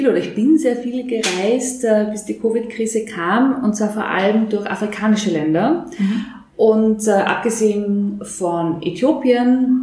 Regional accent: Upper Austria, Austria; Ich bin eine Oberösterreicherin.

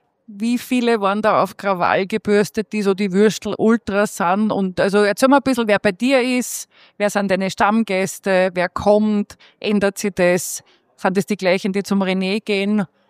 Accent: Salzburg, Austria; now in Vienna, Austria; ich bin aus Salzburg gekommen

